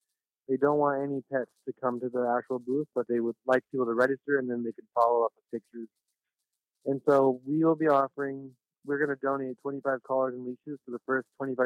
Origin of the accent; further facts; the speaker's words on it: Hoopa, California, United States; But yeah, we're all from Hoopa. We're local here. We all grew up here.